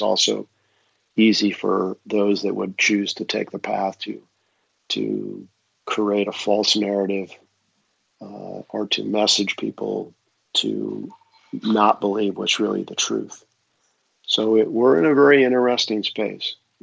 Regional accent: Lansing, Michigan, United States; remember the riots in Detroit, even in my hometown of Lansing, and my parents being afraid.

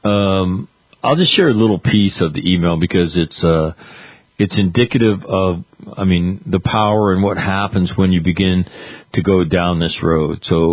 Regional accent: Sacramento, California, United States; moved away as an adult; that is my hometown, Sacramento, California, that I left very quickly when I went to college and never went back.

